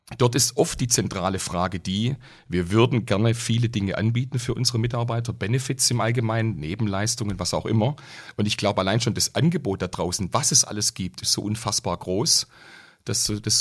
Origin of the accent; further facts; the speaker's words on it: Baden-Württemberg, Germany; weil Lübeck isst man als Schwabe nicht alle Tage.